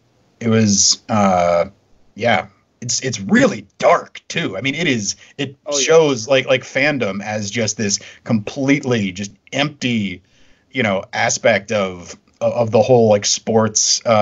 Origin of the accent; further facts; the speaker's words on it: Charlotte, North Carolina, United States; But growing up in Charlotte, I definitely watched a bunch of racing movies.